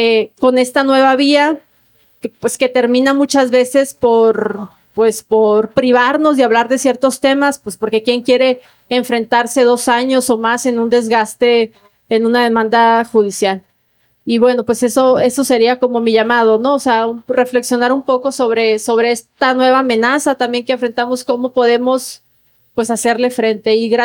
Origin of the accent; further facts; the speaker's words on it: Sonora, Mexico; moved away; Yo soy de Sonora, solo que llevo muchos años viviendo acá